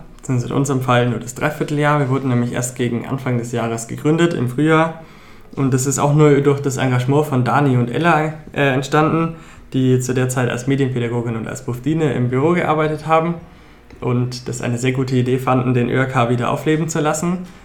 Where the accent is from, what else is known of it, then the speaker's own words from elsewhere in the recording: Friedberg, Bavaria, Germany; ich komme aus Friedberg und ich bin Mitglied im ÖAK.